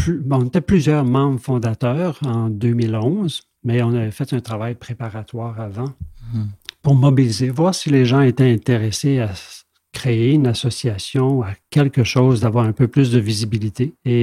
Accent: Gaspé, Quebec, Canada; moved away as an adult; Donc, je suis revenu chez moi. La baie des Chaleurs, c'est mes origines familiales. Je suis né à Gaspé. Mes parents, ma mère de Bonaventure, 100% acadienne, et mon père de New Richmond, et je dirais 85% acadien.

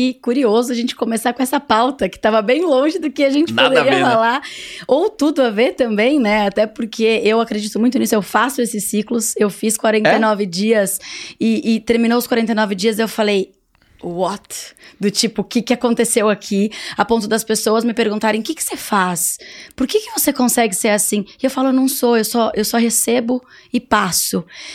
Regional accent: São Paulo, Brazil; eu, nascida e criada em São Paulo, fui fazer zootecnia no interior

